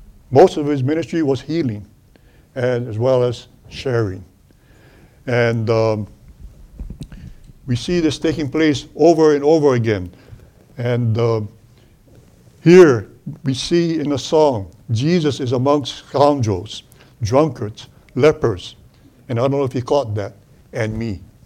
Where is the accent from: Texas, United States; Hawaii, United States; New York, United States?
Hawaii, United States; Molokai; The island that I grew up on in Hawaii called Molokai had a little peninsula on the north shore called Kalaupapa.